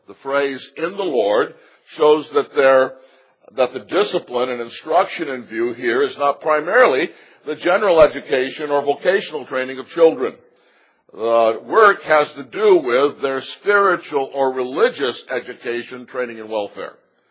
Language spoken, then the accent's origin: English; Michigan, United States; if you were hiking along beautiful but cold Lake Superior shoreline in my home state, say in Marquette or someplace like